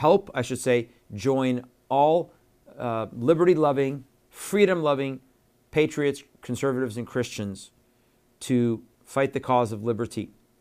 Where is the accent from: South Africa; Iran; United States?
Iran; I'm originally from Iran. I'm a former Muslim, became a Christian, and I'm a pastor.